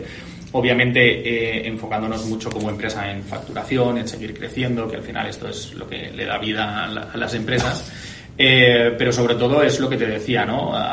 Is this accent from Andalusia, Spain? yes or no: no; Valencian Community, Spain; Yo soy valenciano.